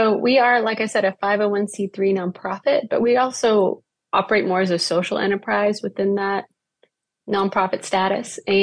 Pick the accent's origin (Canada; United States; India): United States; Augusta, Georgia; I grew up in Augusta, Georgia.